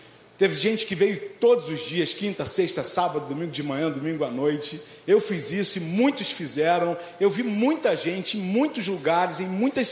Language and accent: Portuguese; Rio de Janeiro, Brazil; Eu cresci em Marechal Hermes.